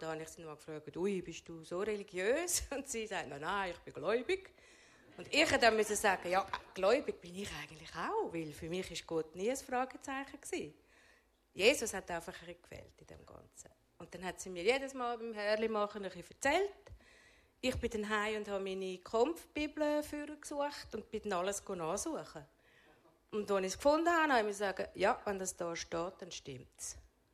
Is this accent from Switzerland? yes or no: yes; Zurich, Switzerland; born there; Geboren bin ich in der Stadt Zürich.